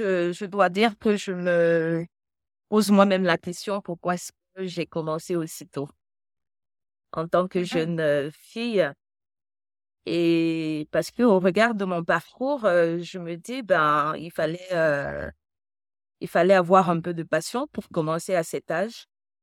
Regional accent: East, Cameroon; also born or lived in Batcha; Mais j'ai grandi aussi à l'est du Cameroun. Mais je viens de Batcha. C'est un village très, très, très dynamique.

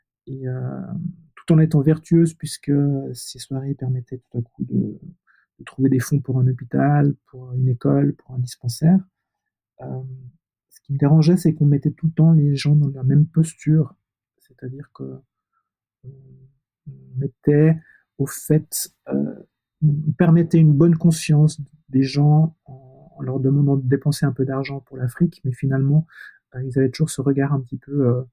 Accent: Geneva, Switzerland; born there; Je suis né à Genève. J'ai une mère qui est valaisanne, donc des régions montagneuses de la Suisse, et un père qui est ivoirien, de l'ouest de la Côte d'Ivoire, près de Mans.

